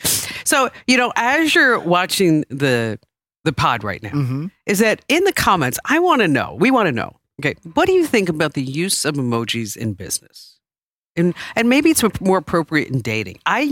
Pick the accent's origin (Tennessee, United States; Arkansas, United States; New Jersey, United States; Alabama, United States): New Jersey, United States; I'm American. Yeah. I'm from New Jersey.